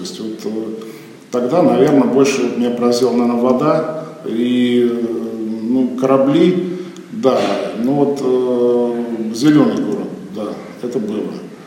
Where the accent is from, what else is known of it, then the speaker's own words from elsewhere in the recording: Saint Petersburg, Russia; И вот на слове о том, что мы из Санкт-Петербурга, сразу ставили жирную галку и по полной программе.